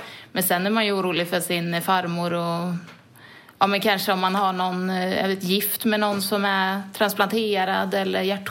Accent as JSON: {"language": "Swedish", "town": "Arvika", "region": "Värmland", "country": "Sweden", "lives_now": "Gothenburg, Sweden", "said": "Jag är 29 år. Jag bor i Björkekär i Göteborg. Men jag kommer ursprungligen från Arvika i Värmland."}